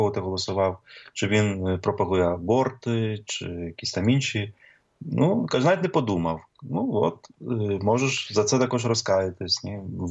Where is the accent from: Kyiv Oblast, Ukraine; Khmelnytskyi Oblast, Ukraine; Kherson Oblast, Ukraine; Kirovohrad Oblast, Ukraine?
Khmelnytskyi Oblast, Ukraine; Khmelnytskyi; я родом з Хмельницького